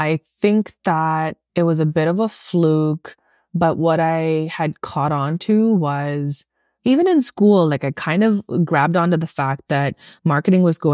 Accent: India; I can say this because I'm from India

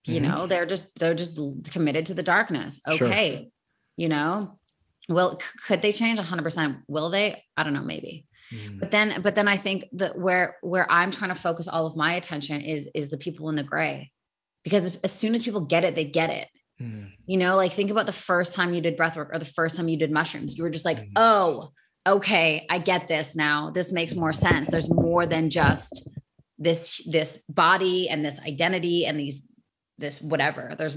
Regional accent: Canada; 'cause I'm Canadian, so I don't think they'll allow that.

